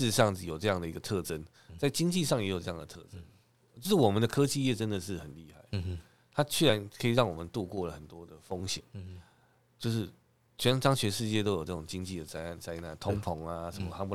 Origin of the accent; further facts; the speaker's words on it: Taiwan; 比我们台湾人还穷